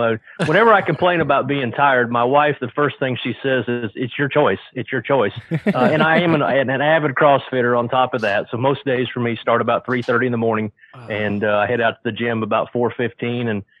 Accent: Missouri, United States; I think I'm actually a fifth generation farmer. I was born and raised in Davies County, Missouri. We are a corn and soybean operation.

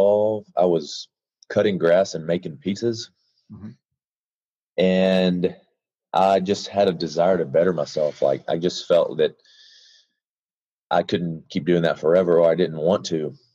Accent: Florence, Alabama, United States; Alabama. Upper northwest corner, Florence, Alabama.

